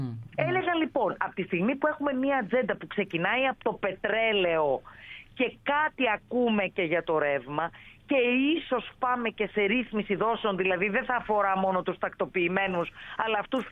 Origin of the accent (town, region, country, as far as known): Larissa, Thessaly, Greece